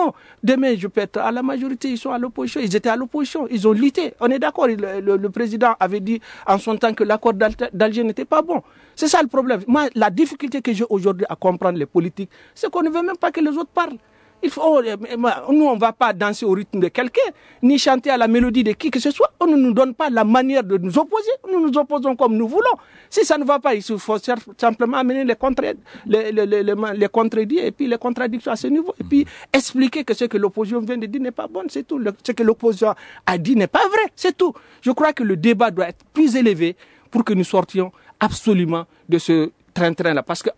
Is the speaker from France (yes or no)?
no; Mali; je suis un Malien